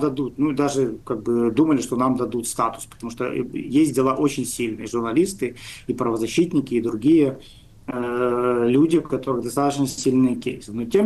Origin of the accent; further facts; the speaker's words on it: Belarus; мы сами, белорусы, сами себе помогаем